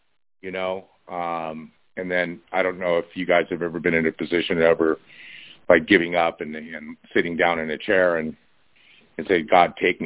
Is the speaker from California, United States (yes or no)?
yes; Laguna Beach, California, United States; I grew up in Laguna Beach, of course, you know.